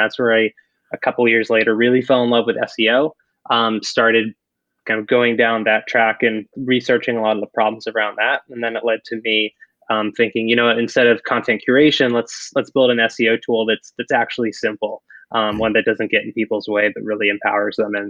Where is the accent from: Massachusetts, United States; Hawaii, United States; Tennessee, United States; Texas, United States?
Massachusetts, United States; So I'm from Massachusetts, went to Holy Cross in Worcester